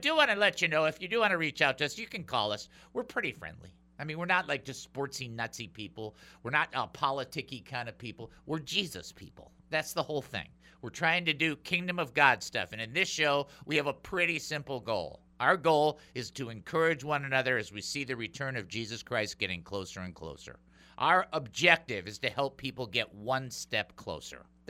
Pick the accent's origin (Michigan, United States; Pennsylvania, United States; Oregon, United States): Michigan, United States; Detroit; For those that haven't figured it out, I was born and raised in Detroit.